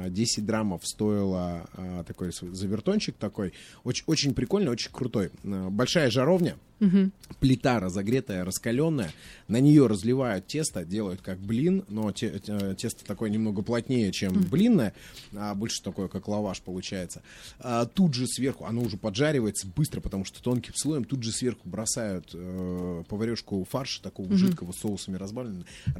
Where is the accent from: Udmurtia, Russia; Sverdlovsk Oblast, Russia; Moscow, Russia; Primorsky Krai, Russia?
Primorsky Krai, Russia; Dalnerechensk; я из Дальнереченска.